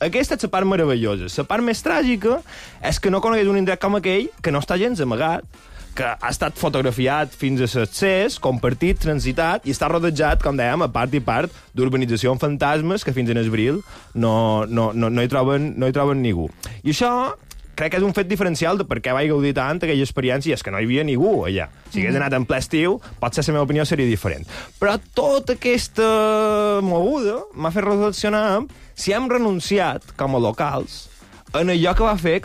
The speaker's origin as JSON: {"language": "Catalan", "region": "Balearic Islands", "country": "Spain", "said": "com a local mallorquí"}